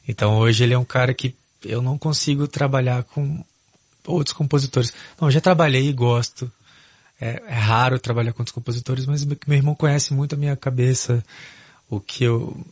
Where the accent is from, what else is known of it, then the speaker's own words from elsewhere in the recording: Vitória, Espírito Santo, Brazil; Eu nasci em Vitória, Espírito Santo.